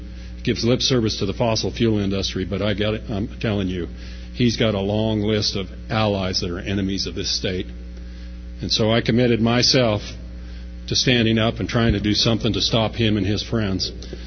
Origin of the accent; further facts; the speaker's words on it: Idaho, United States; I grew up over by Yellowstone, 12 miles from the southwest corner of Yellowstone. My family homesteaded over there in 1898.